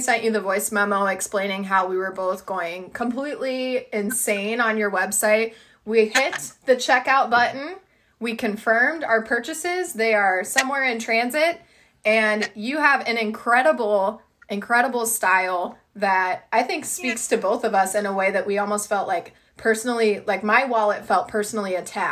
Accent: Iowa, United States; We're from Iowa.

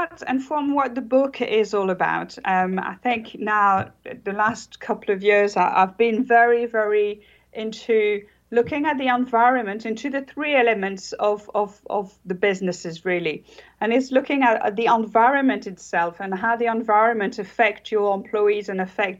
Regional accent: France; English is a second language; now in Jersey; Well, I am actually French.

